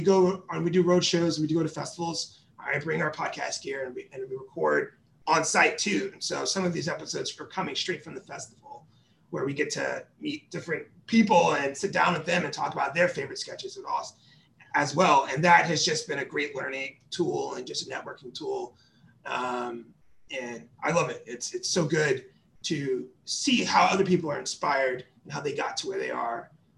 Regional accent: Herndon, Virginia, United States; So I consider myself a local kid. I grew up in Northern Virginia in Herndon and then went to American University.

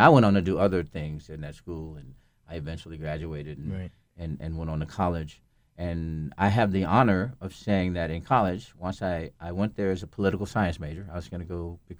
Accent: Fort Worth, Texas, United States; I said, oh, no, ma'am, I'm from Fort Worth.

